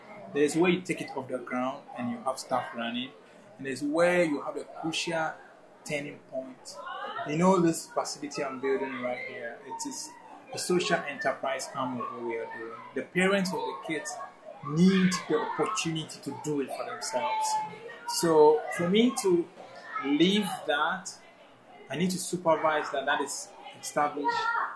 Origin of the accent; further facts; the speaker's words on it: Anyako, Volta, Ghana; No, I'm full blown ever. Like, I'm from both mother and father are from Volta.